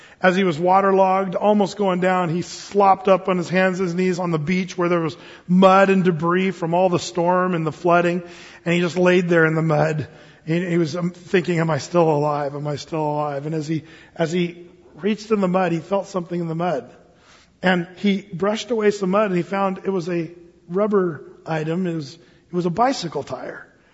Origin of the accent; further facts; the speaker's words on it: Oregon, United States; A friend of mine, a guy that I grew up with in Southern Oregon, he became a missionary in Honduras